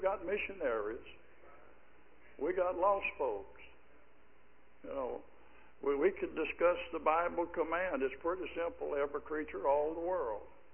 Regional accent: Arkansas, United States; born there; I was born in Arkansas a number of generations ago

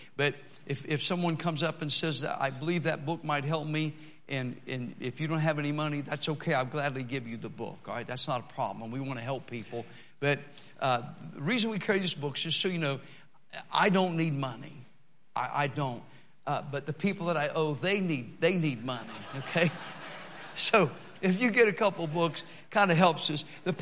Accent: Tennessee, United States; And so I'm originally from Tennessee, so I don't talk real fast anyway usually.

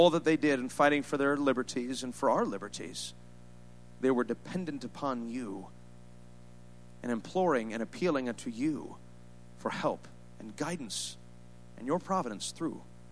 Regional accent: New York, United States; I take pride in that because I'm from New York.

